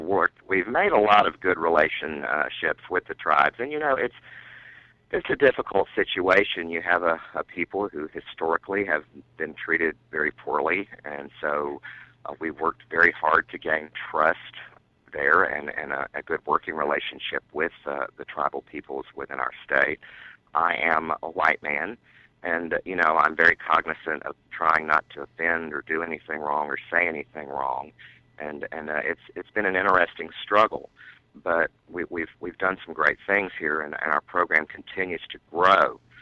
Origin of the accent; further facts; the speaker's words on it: Spartanburg, South Carolina, United States; I came from Spartanburg